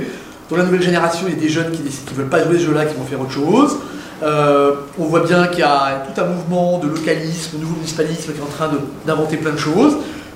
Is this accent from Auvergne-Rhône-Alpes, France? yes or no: no; Saint-Brieuc, Brittany, France; moi, je viens de Saint-Brieuc, pas de problème, c'est important, Saint-Brieuc.